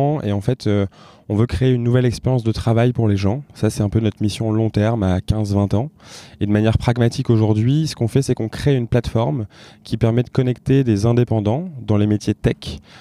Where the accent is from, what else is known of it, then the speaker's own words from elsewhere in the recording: Lille, Hauts-de-France, France; l'un des cofondateurs et le CEO de Comet. J'ai 28 ans, je suis Lillois d'origine.